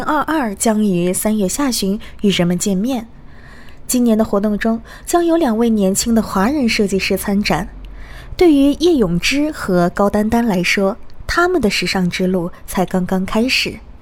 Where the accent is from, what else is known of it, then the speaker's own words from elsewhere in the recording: Hong Kong; 当我在香港长大的时候，对于一些更暴露的衣服，我并不自信